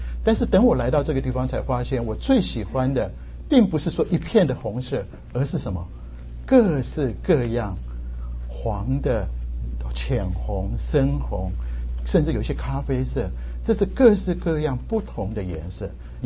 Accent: Taiwan; now in United States; 我从台湾来，我第一个就被这边四季所吸引

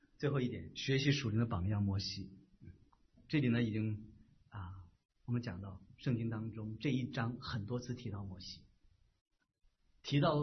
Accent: New York, United States; 我来自纽约

